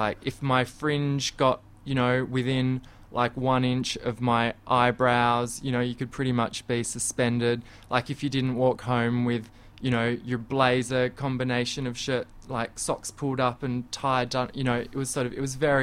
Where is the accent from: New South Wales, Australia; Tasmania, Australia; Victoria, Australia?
Tasmania, Australia; Hobart; I think growing up in Hobart, you know, it's quite a unique place to grow up